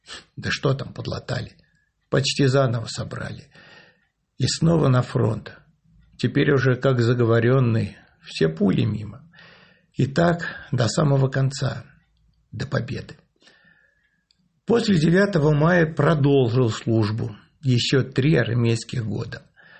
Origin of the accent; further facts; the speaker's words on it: Chelyabinsk Oblast, Russia; born there; Родился в Верхнеуральском районе Челябинской области. 22 июня 1941 года мне было почти 15.